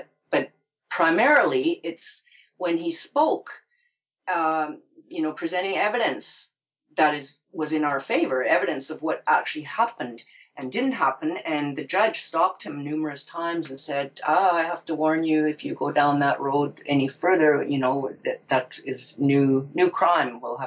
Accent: Canada; I'm a Canadian. I flew back home to Canada after we put that video on the internet.

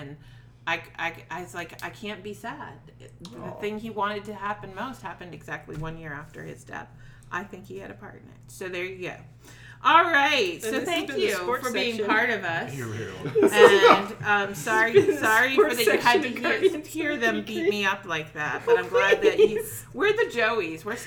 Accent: New England, United States; In Boston Red Sox, it used to be when I was growing up in New England.

